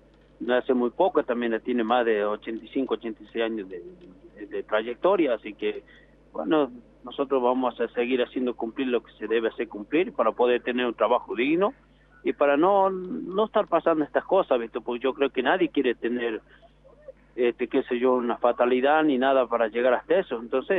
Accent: El Aguilar, Jujuy, Argentina; yo justamente hoy día estoy cumpliendo los 22 años de trabajo en El Aguilar. Y yo nací y estudié en El Aguilar, así que bueno, soy orgulloso de ser minero.

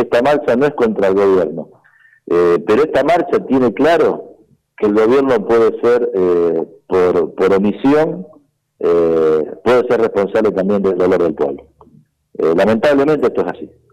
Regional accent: Santa Fe, Argentina; Yo conozco los barrios como santafesino, que siempre anduve por todas partes

